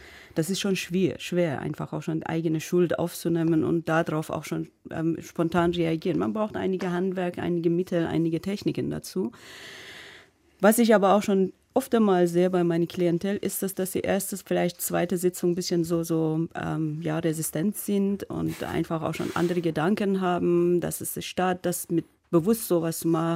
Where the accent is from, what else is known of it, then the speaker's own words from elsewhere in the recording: Iran; German is a second language; Ich komme ursprünglich aus dem Iran.